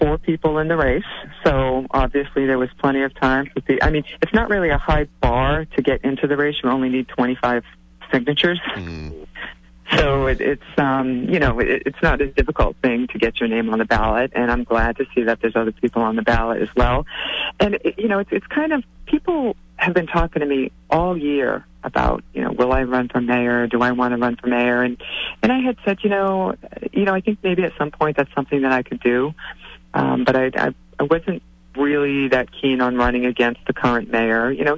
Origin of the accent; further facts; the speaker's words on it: Taunton, Massachusetts, United States; But, I'm a lifelong Taunton resident. I'm raising my family here. And I really love my hometown.